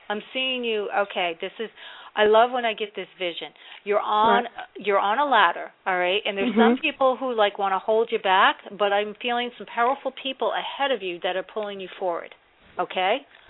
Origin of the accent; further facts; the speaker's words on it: New Jersey, United States; and I grew up in New Jersey